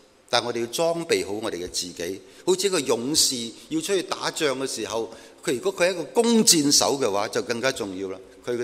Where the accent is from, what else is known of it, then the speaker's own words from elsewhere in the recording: China; 箭对于我们中国人来讲呢，其实很重要的。